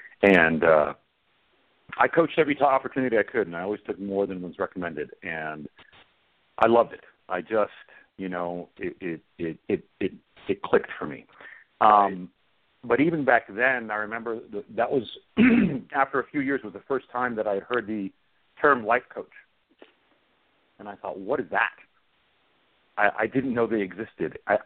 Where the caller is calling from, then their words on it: Spokane, Washington, United States; Spokane, Washington.